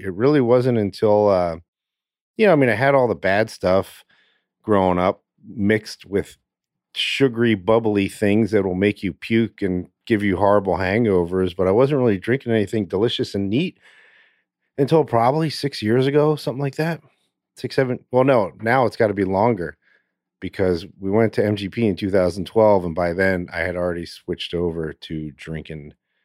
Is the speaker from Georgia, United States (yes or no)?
no; Winston-Salem, North Carolina, United States; born there